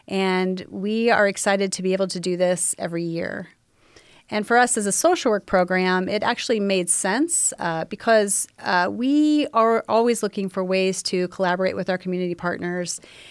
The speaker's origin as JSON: {"language": "English", "town": "Findlay", "region": "Ohio", "country": "United States", "said": "I have been a social worker for about 35 years at this point. I am from Findlay, Ohio"}